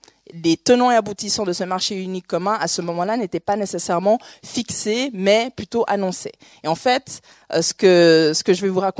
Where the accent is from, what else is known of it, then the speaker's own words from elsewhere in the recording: Switzerland; mais je suis de Suisse. Et quand on est de Suisse, on a un rapport assez particulier avec la France